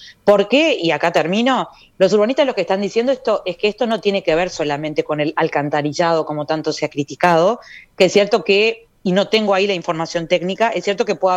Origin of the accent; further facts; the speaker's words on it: Piriápolis, Maldonado, Uruguay; Yo soy de Piriápolis, nunca recuerdo haber visto caer el agua de esa manera